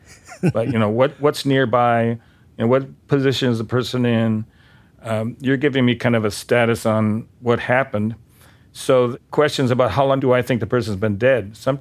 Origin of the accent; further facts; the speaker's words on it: Bismarck, North Dakota, United States; I mean, I come from Bismarck. How many homicides are there in Bismarck in a century?